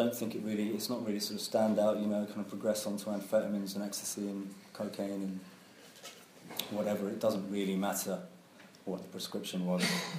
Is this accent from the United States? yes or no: no; New Zealand; born there; I come from an interesting, sort of culturally interesting family. And it's a mixed-race family. I was born in New Zealand and my brother and sister were Maori.